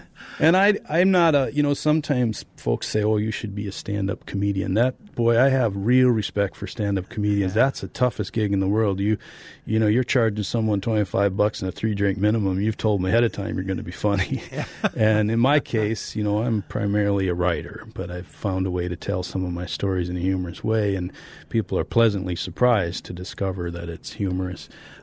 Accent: Wisconsin, United States; and I come from the Red Barn, White Farmhouse, Green Fields, Black and White Cows part of Wisconsin.

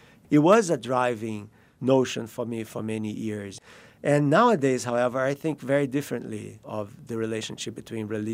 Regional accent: Rio de Janeiro, Brazil; I grew up in Rio

